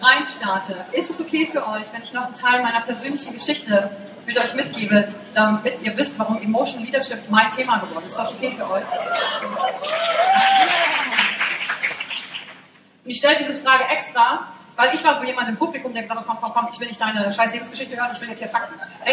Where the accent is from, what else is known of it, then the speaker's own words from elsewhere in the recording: Wülfrath, North Rhine-Westphalia, Germany; born there; Ich bin geboren in Wülfrath. Kennt das jemand? Ach, geil. Das liegt bei Mettmann, bei Wuppertal, bei Düsseldorf.